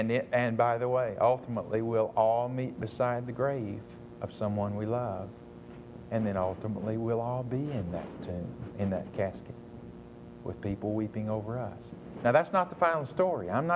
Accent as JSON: {"language": "English", "town": "Nashville", "region": "Tennessee", "country": "United States", "tie": "born or raised there", "said": "Brother North, I grew up in Nashville."}